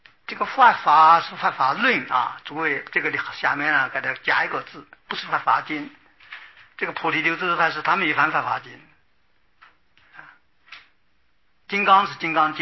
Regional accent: China

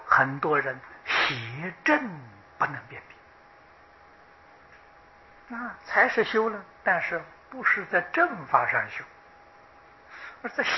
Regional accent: Taiwan; 我们台湾人财布施啊，是这个世界第一位啊

